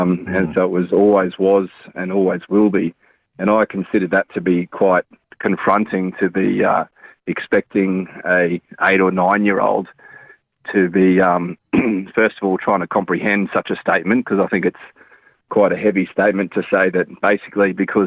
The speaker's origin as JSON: {"language": "English", "region": "Queensland", "country": "Australia", "said": "I am from Queensland"}